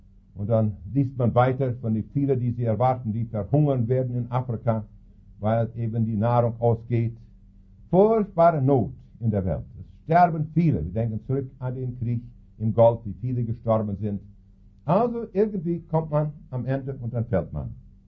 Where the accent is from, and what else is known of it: Saskatchewan, Canada; German is a second language